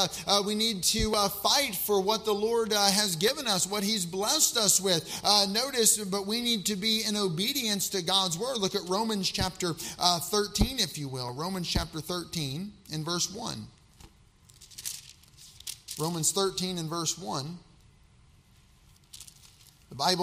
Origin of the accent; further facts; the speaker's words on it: the South, United States; Now, I'm from the South, and every bone in my body is filled with red, white, and blue, amen?